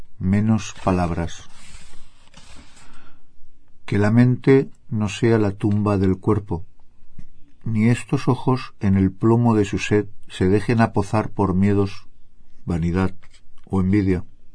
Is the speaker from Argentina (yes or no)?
no; Valencia, Valencian Community, Spain; Vengo de España, de Valencia.